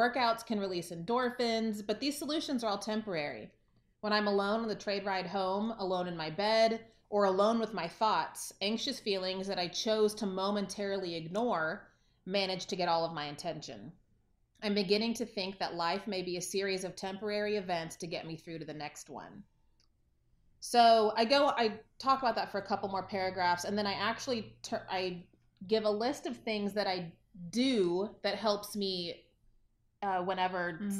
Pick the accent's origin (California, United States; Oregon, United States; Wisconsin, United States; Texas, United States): Texas, United States; I'm from Texas.